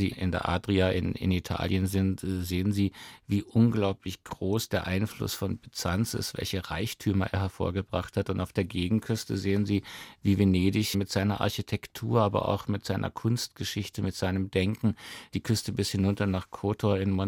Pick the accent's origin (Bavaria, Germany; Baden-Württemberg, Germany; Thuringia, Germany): Baden-Württemberg, Germany; Göppingen; born there; Und ich bin geboren in Göppingen am Fuße der Stauferburg, also dem Stammsitz der Staufer.